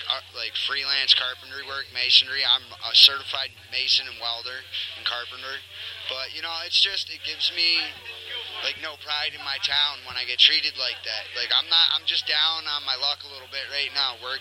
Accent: Buffalo, New York, United States; I'm from up by Buffalo, up by the Canadian border.

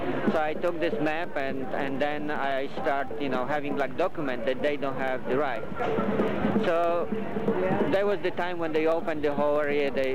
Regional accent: Poland; English is a second language; now in Mountain View, United States; I'm originally from Poland.

